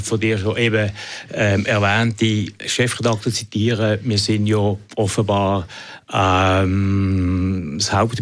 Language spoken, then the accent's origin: German; Basel, Basel-Stadt, Switzerland; Es ist für mich als Basler relativ schwierig einzuschätzen, ob Zürich die Ausstellung verdient hat oder nicht.